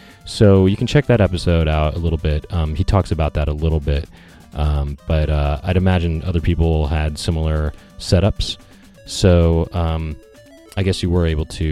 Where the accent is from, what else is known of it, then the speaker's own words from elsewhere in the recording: Los Angeles, California, United States; So even though I grew up in Los Angeles, but anyway, so yeah, shame on me for not being aware of the Lakers Celtics rivalry.